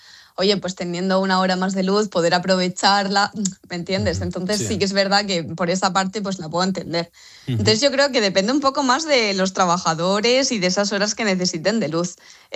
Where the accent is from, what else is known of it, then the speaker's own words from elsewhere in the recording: Albatera, Valencian Community, Spain; Yo soy de Alicante, de un pueblecito que se llama Albatera, en la Vega Baja.